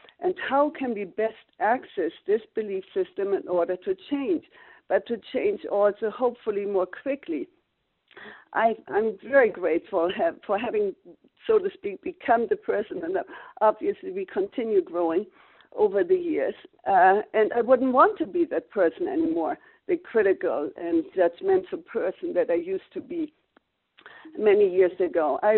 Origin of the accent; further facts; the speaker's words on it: Germany; well, you can hear by my accent, I grew up in post-war Germany as refugees.